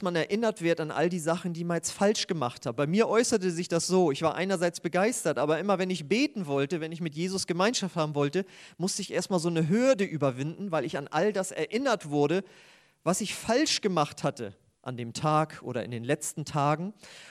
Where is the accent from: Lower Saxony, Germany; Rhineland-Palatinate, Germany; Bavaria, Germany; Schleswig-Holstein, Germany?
Schleswig-Holstein, Germany; Husum; Und ich komme ja eigentlich aus Husum an der Nordsee, Nordfriesland. Da bin ich das ja eigentlich auch gewöhnt.